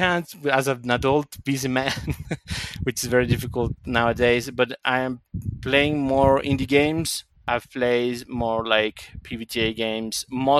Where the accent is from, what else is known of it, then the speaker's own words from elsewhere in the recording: Mexico; English is a second language; I'm from Mexico.